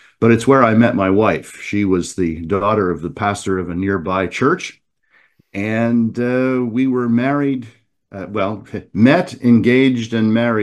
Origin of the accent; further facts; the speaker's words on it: North Bay, Ontario, Canada; attempting to replicate the railways around North Bay, Ontario, my hometown, in late September of 1978.